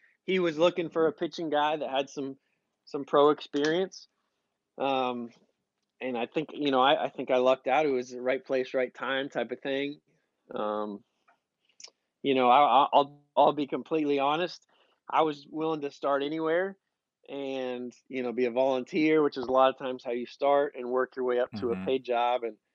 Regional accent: Phoenix, Arizona, United States; So I grew up in Phoenix, Arizona, like you said.

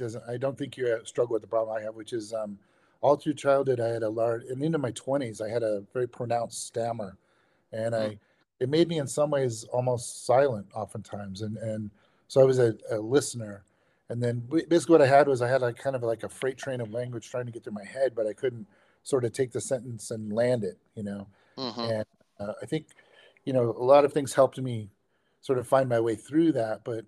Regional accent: California, United States; now in Orlando, United States; Yeah, I'm a Californian. I originally come from the San Joaquin Valley. I live in Orlando, Florida now

